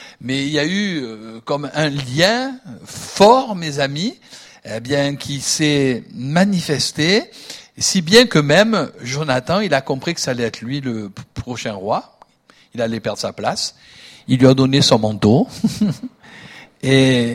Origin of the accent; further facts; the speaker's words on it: Nice, Provence-Alpes-Côte d'Azur, France; J'ai été à Nice Nord, mon ancienne ville, puisque je suis niçois d'origine.